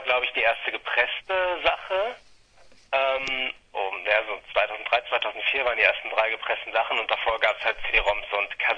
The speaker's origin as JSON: {"language": "German", "town": "Bückeburg", "region": "Lower Saxony", "country": "Germany", "said": "Bückeburg, also damals noch Stadthagen, das ist so zwischen Bielefeld und Hannover, ziemlich genau."}